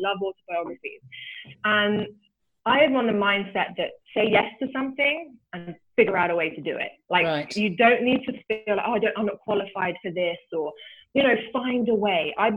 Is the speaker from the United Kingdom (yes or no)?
yes; England, United Kingdom; born there; So I was born in England and I'm the only girl in a family of four.